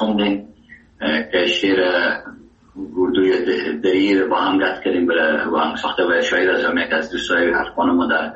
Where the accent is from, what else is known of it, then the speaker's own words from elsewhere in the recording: Afghanistan; زبان اصلی و وطنی ما دری است و فارسی است و چقدر در هرات استفاده میشه و زبان دوم ما که در افغانستان است زبان پشتو